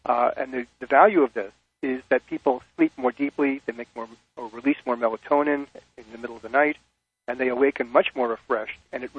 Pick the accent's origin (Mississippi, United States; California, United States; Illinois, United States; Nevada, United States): California, United States; Los Angeles; What I wrote about was this article that I read in my hometown newspaper, the Los Angeles Times, Sunday morning